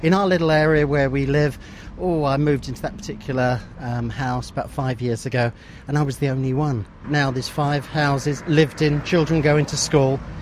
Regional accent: Richmond, London, United Kingdom; moved away as an adult; now in Ireland; No, originally Richmond, just outside of London.

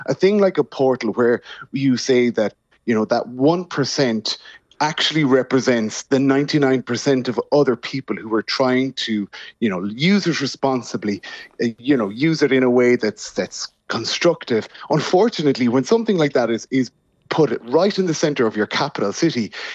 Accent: Ireland; as Irish people

